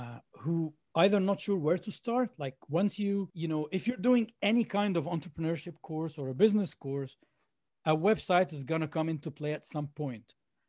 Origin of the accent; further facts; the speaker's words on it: Egypt; now in Canada; So I'm from Egypt, for those of you originally from Egypt. So a Canadian Egyptian.